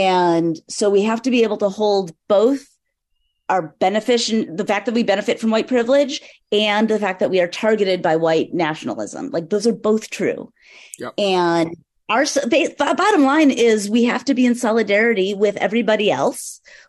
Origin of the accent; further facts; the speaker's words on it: United States; I'm sorry, I'm an American. Like, this is my country. I am not Israeli.